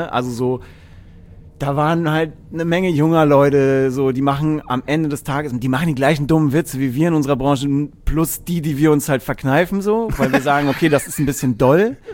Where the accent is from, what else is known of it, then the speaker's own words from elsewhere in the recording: Erlangen, Bavaria, Germany; Also ich bin in Erlangen aufgewachsen.